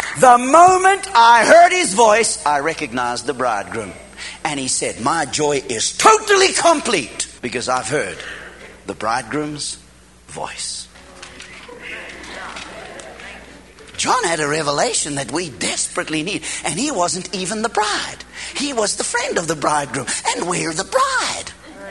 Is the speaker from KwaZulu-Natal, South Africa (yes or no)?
no; Cape Town, Western Cape, South Africa; I am just a little guy who was born and raised in South Africa. I was born in Cape Town, raised.